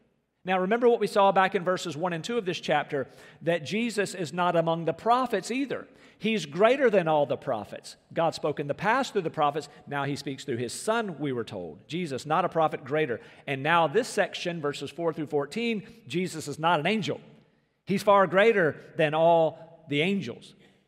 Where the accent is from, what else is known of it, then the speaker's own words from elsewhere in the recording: North Carolina, United States; So I mentioned yesterday I had barbecue in North Carolina. I was back in my hometown and driving around